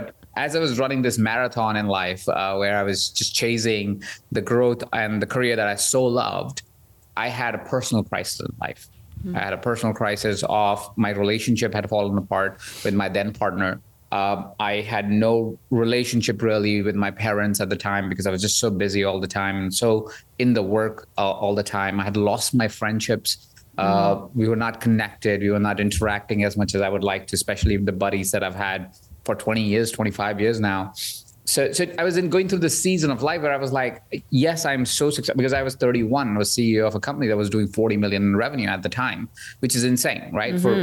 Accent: India; born there; I was born in India.

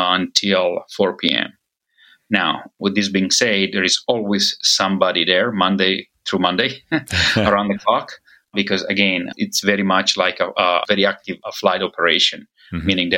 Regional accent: Italy; now in United States; As I mentioned, I'm from Italy. Italy flew the Starfighters until 2003.

